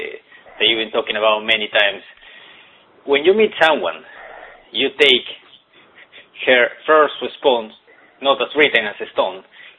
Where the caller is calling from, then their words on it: Sweden; I'm calling from Sweden. It's 2 o'clock a.m. here